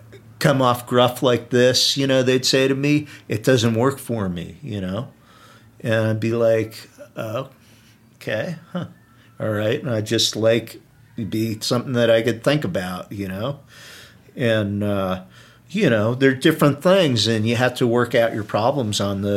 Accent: New Jersey, United States; I'm from New Jersey.

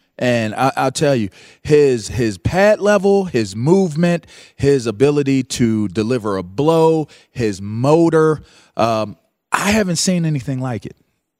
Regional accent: Pittsburgh, Pennsylvania, United States; That point that you make is so tremendous. I'm from Pittsburgh, all right?

